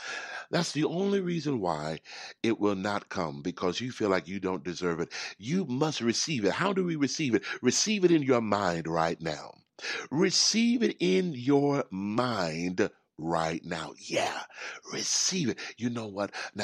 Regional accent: Houston, Texas, United States; I grew up in Houston, Texas, in a little impoverished area, but it was okay. It was filled with a lot of love.

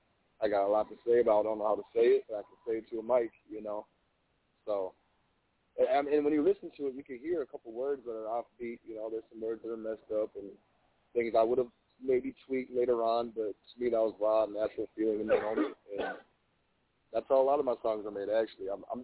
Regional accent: Minnesota, United States; I'm from Minnesota. I don't really claim the city. I've kind of moved all over

